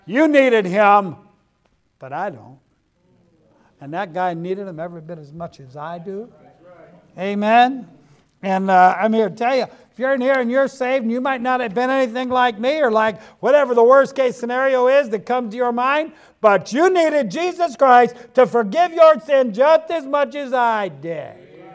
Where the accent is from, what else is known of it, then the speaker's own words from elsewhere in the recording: Ohio, United States; I'm from Ohio, and Interstate 75 goes between Toledo and down in Dayton, southern Ohio, where I live.